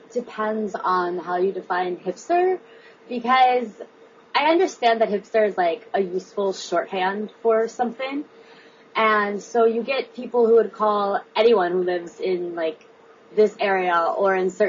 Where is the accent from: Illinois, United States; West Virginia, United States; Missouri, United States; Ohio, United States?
Ohio, United States; Cincinnati; now in Brooklyn, United States; like I'm from Cincinnati, Ohio, and I feel like prices there at those kind of places are actually really similar.